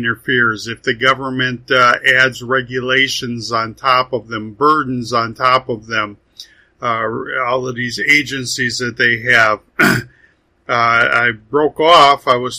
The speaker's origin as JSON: {"language": "English", "region": "Midwest", "country": "United States", "tie": "born or raised there", "said": "I grew up in the Midwest and had farmers in my family"}